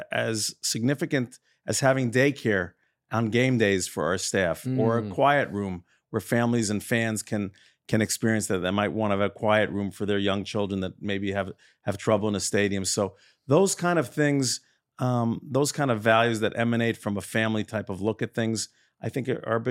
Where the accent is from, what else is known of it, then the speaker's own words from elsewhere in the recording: Elizabeth, New Jersey, United States; We grew up in Elizabeth, New Jersey. And we came to a very observant community.